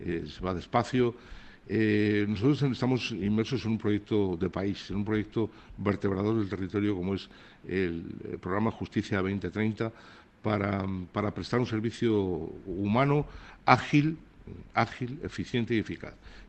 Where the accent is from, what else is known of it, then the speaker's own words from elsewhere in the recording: Basque Country, Spain; yo, como vasco